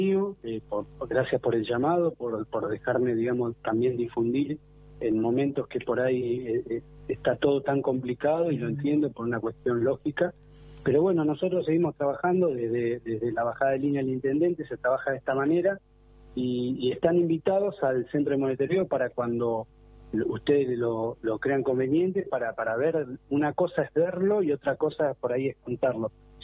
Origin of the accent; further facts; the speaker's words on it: Bahía Blanca, Buenos Aires Province, Argentina; Yo vivo en Bahía Blanca, soy de Bahía Blanca